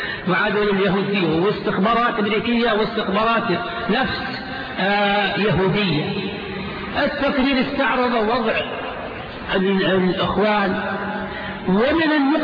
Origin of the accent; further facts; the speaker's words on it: Riyadh, Riyadh Province, Saudi Arabia; مع الأسف عندنا في الرياض فتنة عمياء